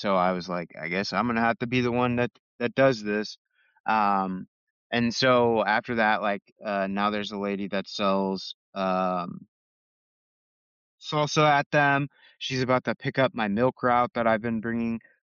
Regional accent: St. Louis, Missouri, United States; I'm from St. Louis originally.

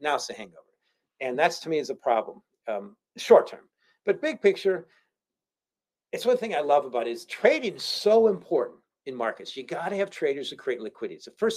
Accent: Chicago, Illinois, United States; I'm from Southside Chicago. We don't say the Bears, we say da Bears.

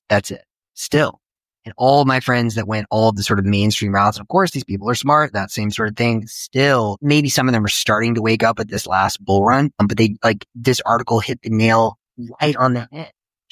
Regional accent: the South, United States; where I grew up also in the South and my parents were certainly more out there, more, let's say, hippie types

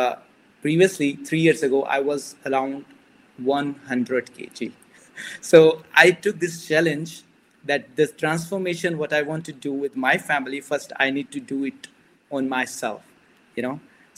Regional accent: Pakistan; English is a second language; moved away as an adult; also born or lived in Singapore; now in Malaysia; Basically, I come from Pakistan, and since last 10 years, I'm working in Malaysia. And before that, I was in Singapore.

